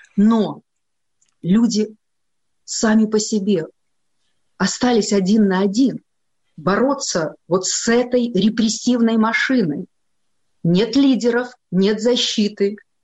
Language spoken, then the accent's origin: Russian; Belarus